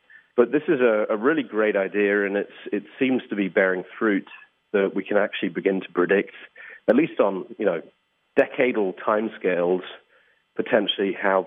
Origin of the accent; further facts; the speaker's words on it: United Kingdom; now in United States; I'm a Brit who lives in the US.